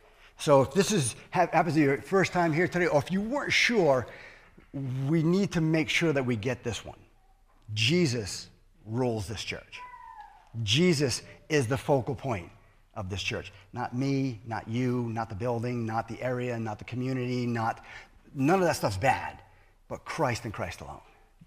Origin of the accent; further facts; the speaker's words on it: New England, United States; I'm from New England, as you probably maybe weren't able to figure out by my accent. I still have a slight one.